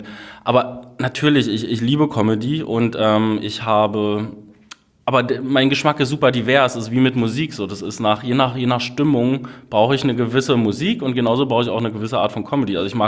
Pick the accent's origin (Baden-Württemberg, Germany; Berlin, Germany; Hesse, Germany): Berlin, Germany; accent: Berlin; Und ich bin Berliner, wie man wahrscheinlich hier und da mal hören wird, wenn ich mich meistens in Rage rede oder irgend sowas, da kommt dann wahrscheinlich wieder der Berliner Akzent durch.